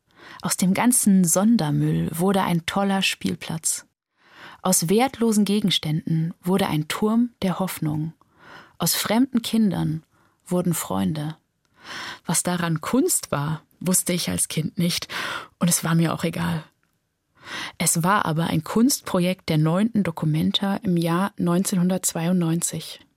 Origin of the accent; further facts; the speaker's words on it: Kassel, Hesse, Germany; Ich bin in Kassel geboren und aufgewachsen.